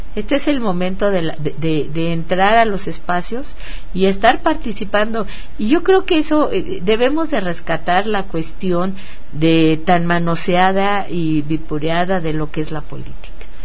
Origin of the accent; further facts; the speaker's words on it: Álvaro Obregón, Mexico City, Mexico; Yo que provengo del área de Álvaro Obregón